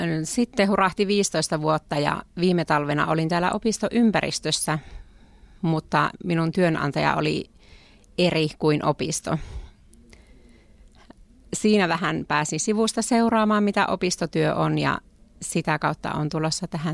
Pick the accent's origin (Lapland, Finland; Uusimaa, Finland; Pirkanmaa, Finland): Lapland, Finland; Ranua; Olen ollut myös Ranualla töissä, täältä kotoisin olen, mutta välillä on ollut vähän pohjoisempana ja vähän myös etelämpänä.